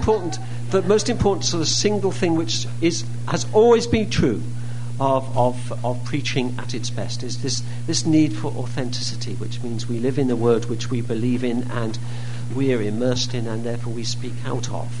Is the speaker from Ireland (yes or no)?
no; England, United Kingdom; now in United States; I mean, the church where I was interim, as an Englishman, I still don't know much about American churches.